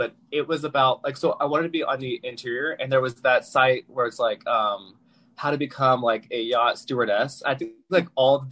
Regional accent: Atlanta, Georgia, United States; Well, I'm originally from Atlanta, so raised there in a military family. Kind of moved all over

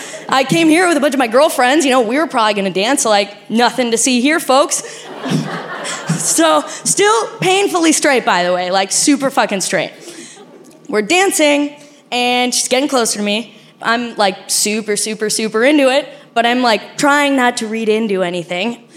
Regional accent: Argentina; accent: Argentinian; Because like my accent sounds completely not Mexican. My accent is Argentinian because I'm Argentinian.

